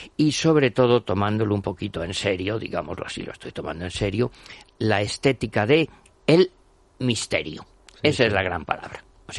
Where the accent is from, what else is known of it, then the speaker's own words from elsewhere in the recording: Valencian Community, Spain; Yo, como valenciano y que me gusta la paella